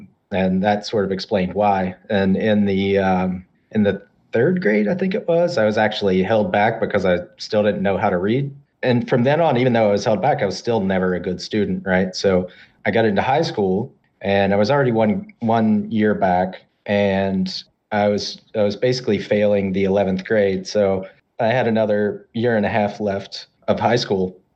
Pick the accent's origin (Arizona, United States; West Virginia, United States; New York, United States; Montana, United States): West Virginia, United States; Charleston; So I grew up in West Virginia, in Charleston, way down at the bottom. Very blue collar Appalachian. I actually lived in a little suburb outside of Charleston, population of about, I think it's about 8,000. So pretty small.